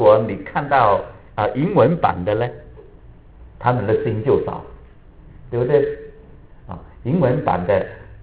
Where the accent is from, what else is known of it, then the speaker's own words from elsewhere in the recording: China; 特别我们中国人哈、啊，中国人最喜欢讲心的啊。